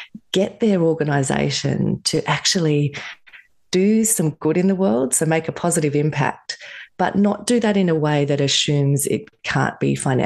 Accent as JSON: {"language": "English", "country": "Australia", "tie": "born or raised there", "said": "I grew up in Australia in a family that really our core values were around things like work ethic and independence and perspective and social justice."}